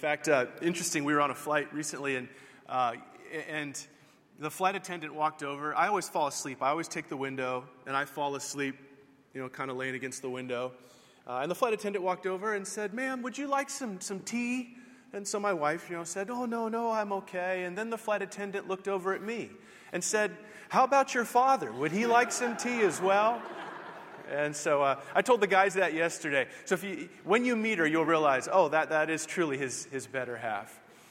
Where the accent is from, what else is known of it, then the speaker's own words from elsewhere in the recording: California, United States; And as Doug mentioned, we are from California.